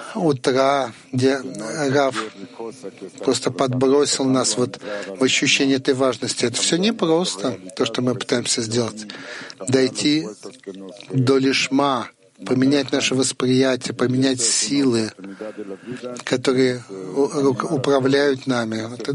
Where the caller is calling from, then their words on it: Spain; Мы говорим из Испании.